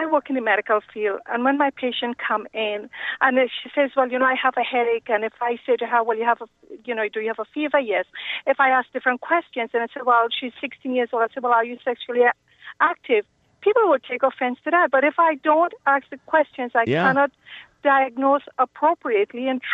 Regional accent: India; now in Boston, United States; I'm Indian.

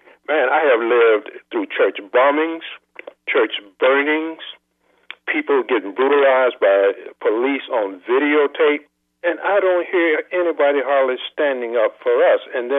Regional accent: the South, United States; And I grew up, my dad was a pastor. I grew up in the South.

